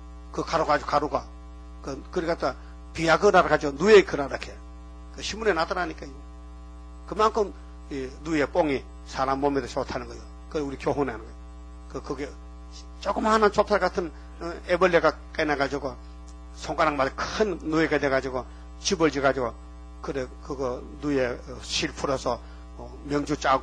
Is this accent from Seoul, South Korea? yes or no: no; Uiseong, North Gyeongsang, South Korea; 경상도 선산 우리 고향에서 백리백 안돼. 예? 의성에서 선산이 백리백 안돼.